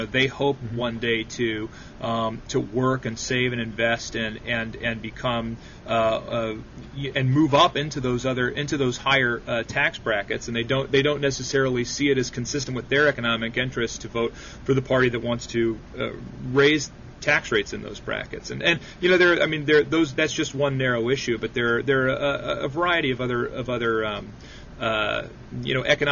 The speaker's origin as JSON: {"language": "English", "region": "Texas", "country": "United States", "tie": "born or raised there", "said": "I grew up in Texas."}